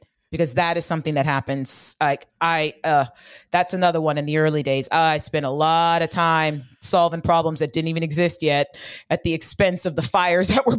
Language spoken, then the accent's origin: English; California, United States; I grew up in the Bay Area in the 90s, and my mom worked in Silicon Valley.